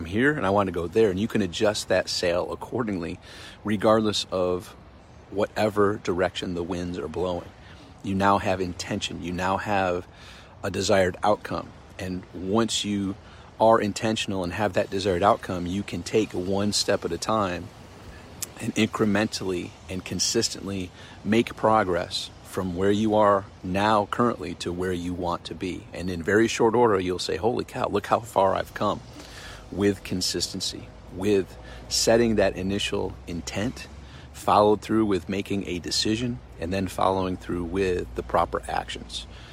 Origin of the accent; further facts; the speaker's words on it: Rochester, New York, United States; because I'm from Rochester, New York, and I know that feeling when you open the door and there's that snow